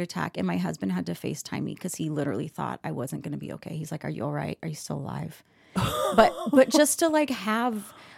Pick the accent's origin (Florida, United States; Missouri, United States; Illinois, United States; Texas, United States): Missouri, United States; Kansas City; born there; But I was born in Kansas City, Missouri, where my mom was a professional cheerleader for the Kansas City Chiefs.